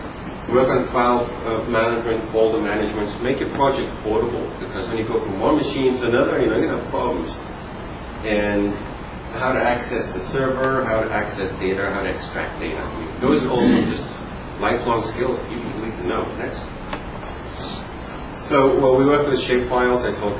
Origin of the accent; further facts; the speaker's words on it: England, United Kingdom; also born or lived in Oregon; And I went to school in Oregon, so, and then I'm from England, and if I never went outside when it rained, I never go outside.